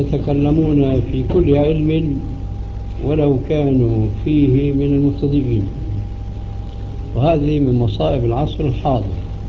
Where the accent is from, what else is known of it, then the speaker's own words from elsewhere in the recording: Syria; حين ذاك يصبح لسان حاله يقول كما يقال عندنا في سوريا